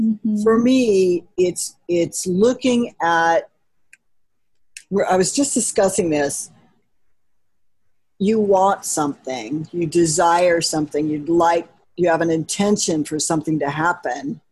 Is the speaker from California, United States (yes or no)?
yes; California, United States; I grew up in California in a two lovely parents kind of thing.